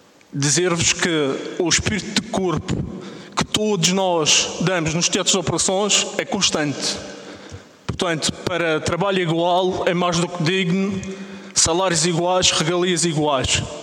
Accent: Madeira, Portugal; como madeirense e como português, porque sou português também.

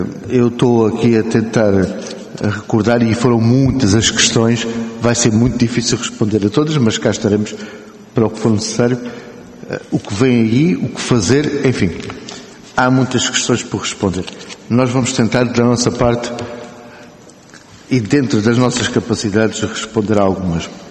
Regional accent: Portugal; Nós, enquanto portugueses, temos sempre esta condição do fatalismo.

